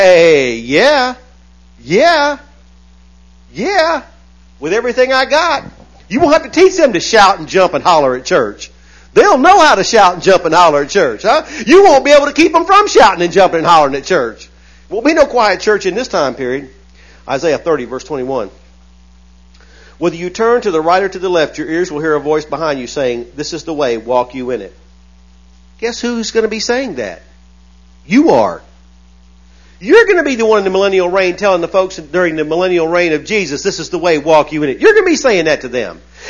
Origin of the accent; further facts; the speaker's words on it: the South, United States; Look, I was raised in the South. You can't pull it over on me.